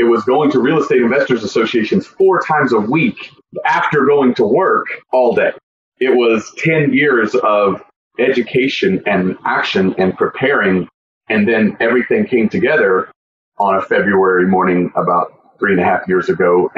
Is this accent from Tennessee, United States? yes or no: yes; Tennessee, United States; I grew up in Tennessee, not really anything spectacular there